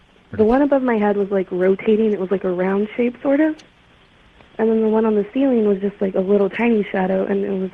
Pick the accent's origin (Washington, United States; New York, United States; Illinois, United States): Washington, United States; Chehalis; I'm from Chehalis, Washington.